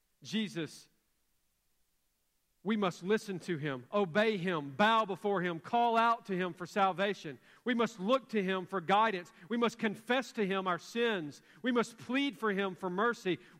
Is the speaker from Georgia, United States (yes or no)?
yes; Douglasville, Georgia, United States; You know, I'm from Douglasville. We see snow once every few years, and it's usually not that bad.